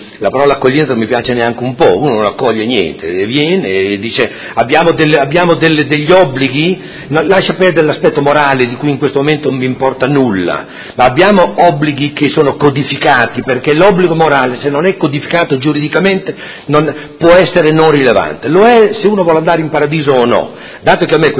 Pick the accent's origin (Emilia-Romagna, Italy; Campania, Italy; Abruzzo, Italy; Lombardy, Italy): Emilia-Romagna, Italy; Modena; io sono di Modena, sono nato e tutto